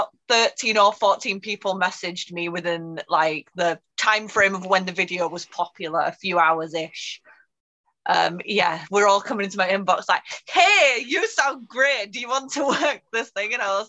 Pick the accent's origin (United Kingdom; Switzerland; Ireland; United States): United Kingdom; England; accent: Northern; I was just doing my usual Northern accent.